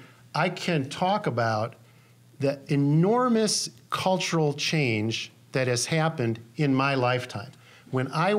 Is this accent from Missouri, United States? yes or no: yes; St. Louis, Missouri, United States; When I grew up in St. Louis, I didn't even know how segregated St. Louis was.